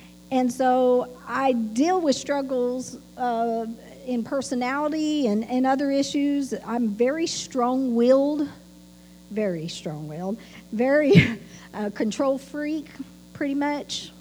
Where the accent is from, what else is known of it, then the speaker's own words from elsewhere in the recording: Idaho, United States; born there; But I was born on March 29th, 1971, way up in northern Idaho.